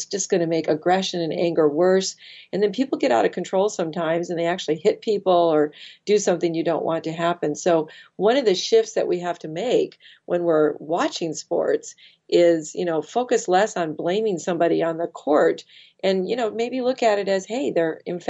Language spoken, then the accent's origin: English; Michigan, United States; I always said, look, I'm a Michigander. I grew up in Michigan.